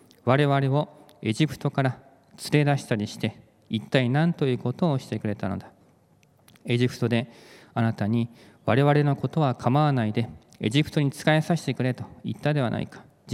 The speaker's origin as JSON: {"language": "Japanese", "town": "Yokosuka", "region": "Kanagawa", "country": "Japan", "tie": "born or raised there", "lives_now": "Ibaraki, Japan", "said": "私の実家は横須賀にあります。三浦半島の山と海に囲まれた環境で小さい頃から育ってきました。山があってトンネルがあって海があって潮の香りがして、そんな環境でしたので、5年前にこちらの茨城に来てです"}